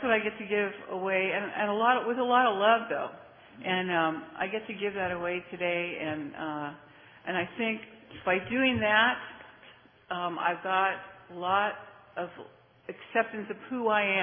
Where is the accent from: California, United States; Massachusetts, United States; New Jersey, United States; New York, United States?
California, United States; Anaheim; I'm from Anaheim, California, and this is my fourth international